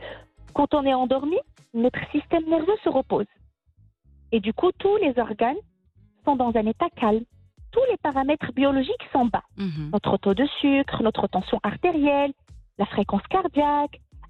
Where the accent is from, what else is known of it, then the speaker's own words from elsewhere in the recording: Morocco; Ce n'est pas uniquement chez nous au Maroc.